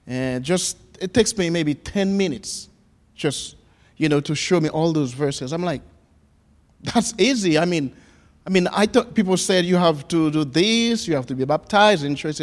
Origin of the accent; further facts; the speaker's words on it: Haiti; English is a second language; And my home country in Haiti, I was raised in with a single mom, and I got two sisters.